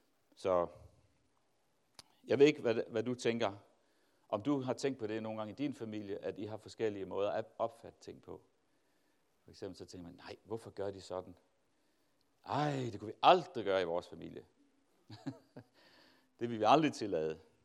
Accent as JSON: {"language": "Danish", "country": "Tanzania", "tie": "born or raised there", "said": "dengang Svend og Lena og mig, vi voksede op i Tanzania"}